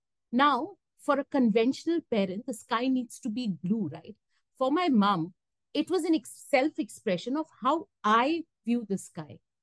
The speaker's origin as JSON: {"language": "English", "town": "Kolkata", "region": "West Bengal", "country": "India", "tie": "born or raised there", "said": "My childhood was in Kolkata."}